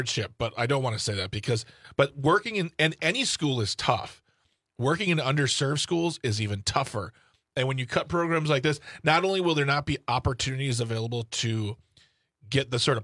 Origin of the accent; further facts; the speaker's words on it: United States; I mean, I'm an American white male.